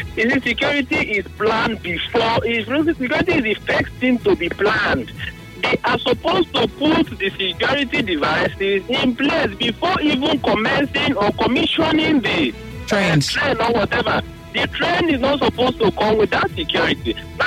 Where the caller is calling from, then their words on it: Port Harcourt, Rivers, Nigeria; I'm calling from Port Harcourt.